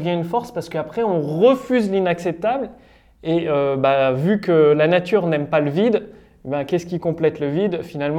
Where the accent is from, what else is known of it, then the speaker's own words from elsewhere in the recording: France; c'est que moi je suis français, donc je vais vous parler de la France